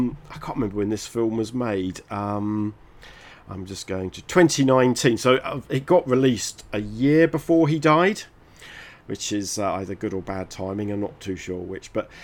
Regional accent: United Kingdom; We as Brits were programmed to hate the Argies

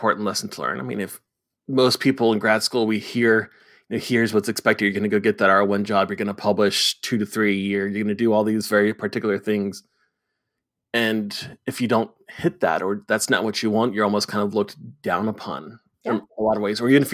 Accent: Florida, United States; I was like, but it's cold. I'm from Florida.

